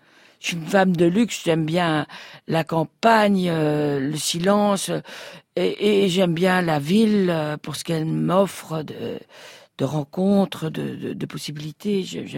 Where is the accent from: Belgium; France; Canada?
Belgium; Ah, je suis belge, moi